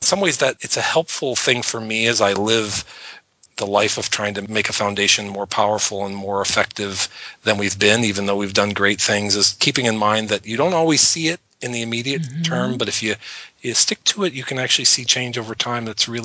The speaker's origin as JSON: {"language": "English", "town": "Los Angeles", "region": "California", "country": "United States", "tie": "born or raised there", "said": "I grew up in Los Angeles, and we moved to Los Angeles in 1977 or 78. And I remember very distinctly coming over the mountains from the desert by car into the soup."}